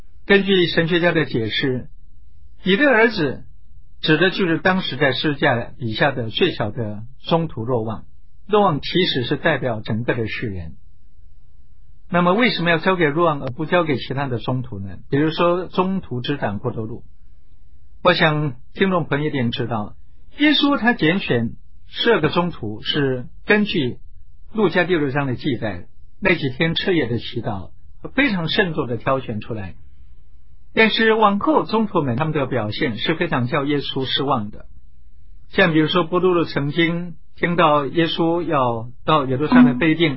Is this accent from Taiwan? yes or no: no; China; 我想在我们中国人的习俗里面也是如此的